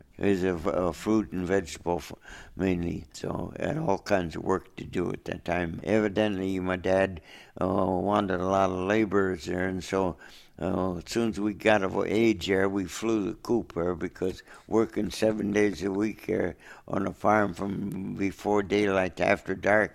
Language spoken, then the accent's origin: English; Mogadore, Ohio, United States; Mogadore, Mogadore. That's a little town, suburb of Akron, Ohio, northern Ohio. But this is a small town. I think its population was 2,100.